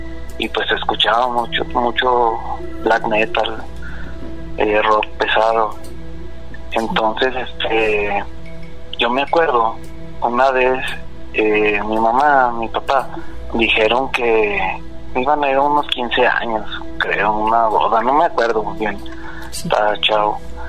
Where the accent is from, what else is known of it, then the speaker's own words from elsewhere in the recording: Zacatecas, Mexico; tengo 35 años. Y soy de Zacatecas, de aquí del centro.